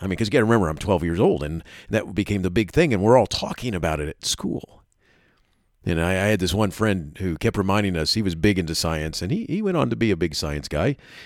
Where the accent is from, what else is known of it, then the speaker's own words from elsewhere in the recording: Florida, United States; I grew up in Florida, and they were down to visit.